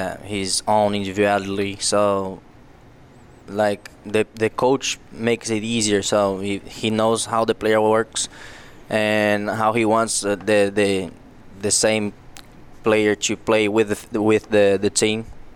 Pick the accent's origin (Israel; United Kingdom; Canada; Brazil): Brazil; English is a second language; now in United States; It's actually like I came from Brazil to Ohio.